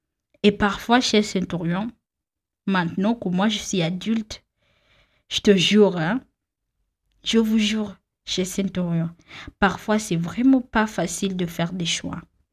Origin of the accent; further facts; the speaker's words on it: Kenya; Je sais que comme les Kenyans, on a en fait pour aller au lycée